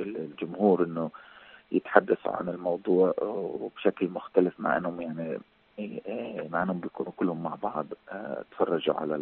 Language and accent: Arabic; Palestine; now in Europe; الآن إحنا كفنانين فلسطينيين أو فنانين عرب يعني بشكل أو بآخر في أوروبا